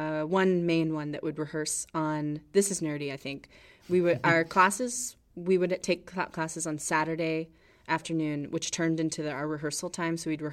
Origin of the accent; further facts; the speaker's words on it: New York, United States; also born or lived in Florida; I grew up in New York partially. In high school, I was in Florida, but I would be up here during the summers.